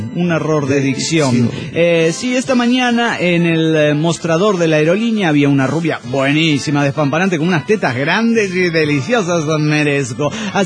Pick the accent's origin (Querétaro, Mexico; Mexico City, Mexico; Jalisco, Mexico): Mexico City, Mexico; Soy la carismática del DF mexicano.